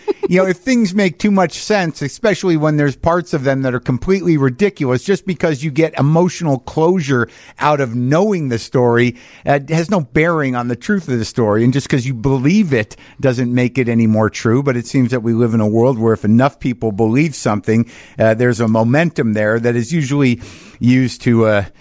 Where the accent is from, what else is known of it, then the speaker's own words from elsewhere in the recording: Albuquerque, New Mexico, United States; I grew up in New Mexico in Albuquerque